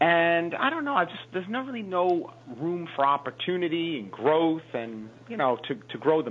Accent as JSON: {"language": "English", "region": "New York", "country": "United States", "tie": "born or raised there", "said": "Well, You know, I'm born and raised in New York."}